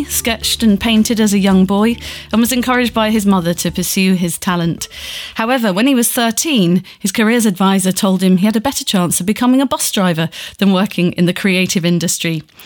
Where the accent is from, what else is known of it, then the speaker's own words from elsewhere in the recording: Grimsby, Yorkshire and the Humber, United Kingdom; when I was about that age, I went to my careers advisor and I'm from Grimsby.